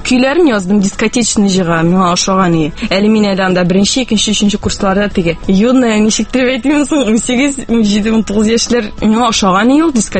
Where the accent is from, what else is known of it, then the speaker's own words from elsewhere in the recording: Aznakayevo, Tatarstan, Russia; now in Kazan, Russia; Казанныкы түгел, мин Азнакайдан. Ул шәһәрне бөтенесе дә беләдер инде хәзер. Безнең күп йолдызлар шул шәһәрдән чыккан. Азнакайдан 2000-нче елда без гаилә белән күченеп килдек.